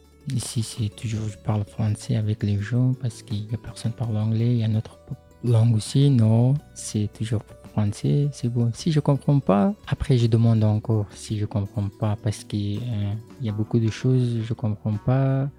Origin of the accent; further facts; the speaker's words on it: Afghanistan; also born or lived in Paris; now in Gap, France; je viens d'Afghanistan. Depuis 5 ans que j'habite en France, mais depuis un an que j'habite à Gap, j'étais avant à Paris.